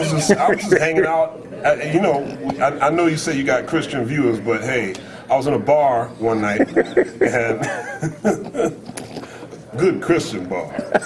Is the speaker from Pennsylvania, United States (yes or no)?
yes; Philadelphia, Pennsylvania, United States; growing up in Philly, we go to these R&B concerts